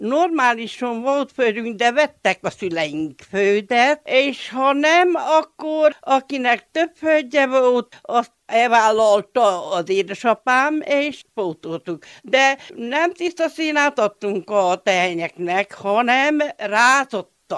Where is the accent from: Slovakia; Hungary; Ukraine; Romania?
Romania; Küsmöd, Harghita; Jó, hát már hogy születtem